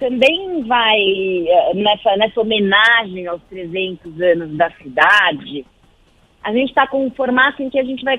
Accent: São Paulo, Brazil; Pois é, porque eu sou paulista.

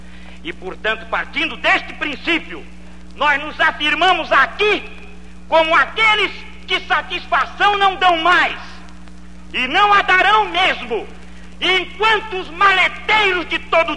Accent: Brazil; Assim como nós brasileiros, quando pensamos no maleteiro, pensamos em que ele tem razão

